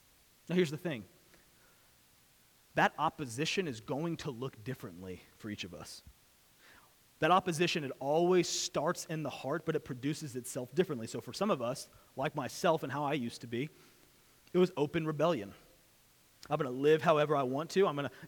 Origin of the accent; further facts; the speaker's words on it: Springfield, Missouri, United States; I grew up in Springfield, Missouri, so it was kind of like the buckle of the Bible Belt.